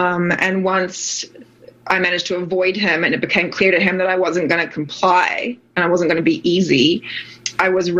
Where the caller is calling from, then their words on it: New Zealand; I'm phoning in from New Zealand.